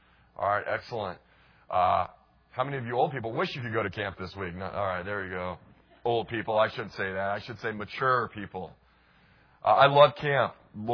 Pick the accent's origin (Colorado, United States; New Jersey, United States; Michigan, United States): Colorado, United States; I grew up in Colorado. My mom and dad live there. I have a good number of relatives who live on the western side of the state.